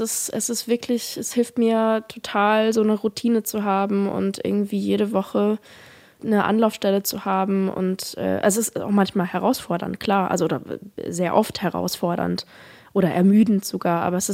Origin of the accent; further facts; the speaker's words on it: Offenburg, Baden-Württemberg, Germany; ich komme ja aus Offenburg